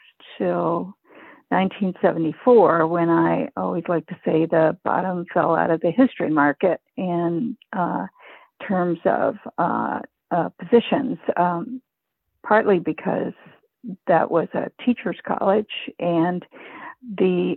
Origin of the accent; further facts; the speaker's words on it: Utica, New York, United States; I was born in Utica, New York, which is in upstate New York, not at all New York City, in the Mohawk Valley, and grew up there